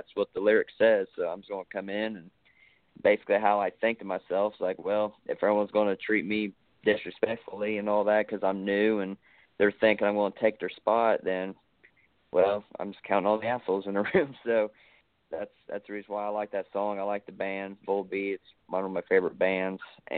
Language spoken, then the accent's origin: English; Ohio, United States; But I'm from Ohio, so there's sometimes I actually watch some of it.